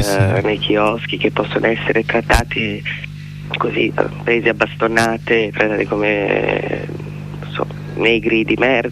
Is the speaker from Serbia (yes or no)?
yes; Serbia; Italian is a second language; moved away as an adult; now in Italy; E quando sono arrivata in Italia nel 99, io sono arrivata un mese prima dei bombardamenti, perciò essere serbi era